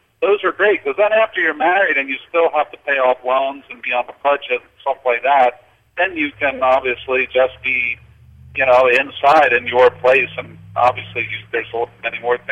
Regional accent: Philadelphia, Pennsylvania, United States; Like, like I'm from Philadelphia. You go downtown Philadelphia

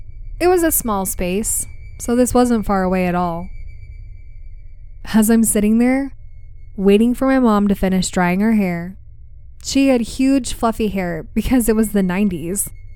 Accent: Appalachia, United States; We're from Appalachia, so ghosts and things like that are well accepted as real.

